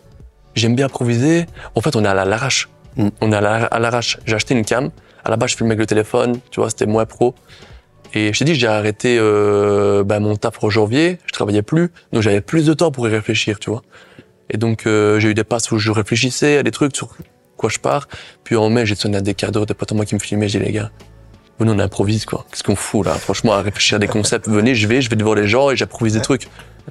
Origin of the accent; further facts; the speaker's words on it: Belgium; Je dis, non, je suis un belge.